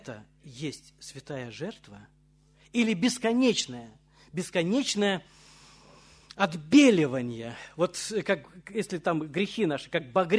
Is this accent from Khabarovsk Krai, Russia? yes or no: no; Moscow, Russia; Мы говорим, мы из Москвы.